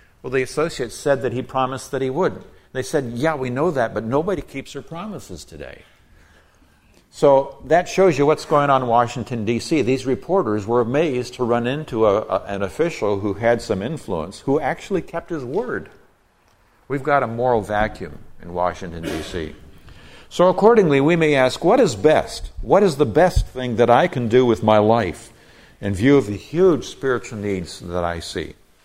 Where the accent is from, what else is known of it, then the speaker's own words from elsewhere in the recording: Jos, Plateau, Nigeria; Now, I was raised in Nigeria, West Africa, overseas, and so I grew up around people who had suffered a lot.